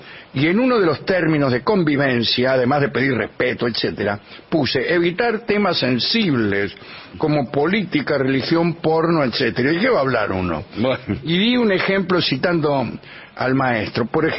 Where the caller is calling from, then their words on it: Mendoza, Argentina; de Mendoza, hace poco los escucho